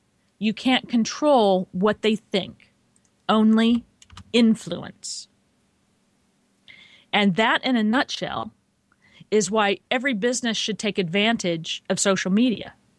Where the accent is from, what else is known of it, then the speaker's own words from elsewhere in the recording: Kansas, United States; And I was growing up in Kansas. The Wizard of Oz was a really big deal there.